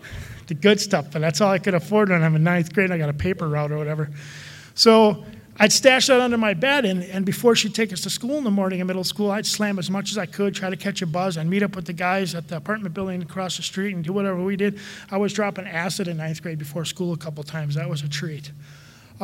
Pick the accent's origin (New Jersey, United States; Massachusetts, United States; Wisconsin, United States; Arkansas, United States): Wisconsin, United States; Waukesha; also born or lived in Milwaukee; I was born in Milwaukee and transplanted to Waukesha when I was in kindergarten.